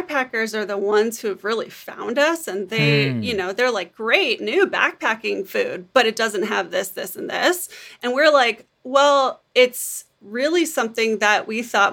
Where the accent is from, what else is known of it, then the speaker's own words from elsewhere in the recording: Santa Barbara, California, United States; I'm from Santa Barbara, California.